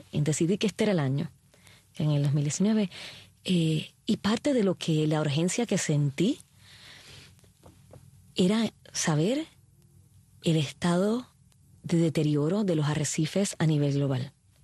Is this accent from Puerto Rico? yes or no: yes; Puerto Rico; moved away as an adult; now in United States; Como puertorriqueña, me crié en mi isla y me fui ya de universitaria a hacer mi posgrado en la ciudad de Boston y a trabajar acá en los Estados Unidos.